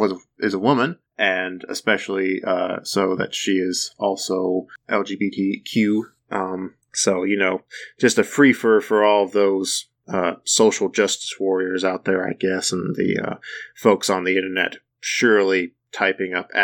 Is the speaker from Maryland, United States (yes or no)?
no; Kansas, United States; So I know how things went here in my home state of Kansas.